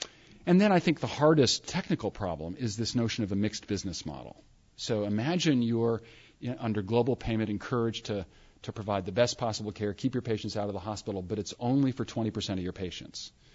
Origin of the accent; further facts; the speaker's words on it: Vermont, United States; maybe it's only because I'm from Vermont and we have relatively lousy land for grazing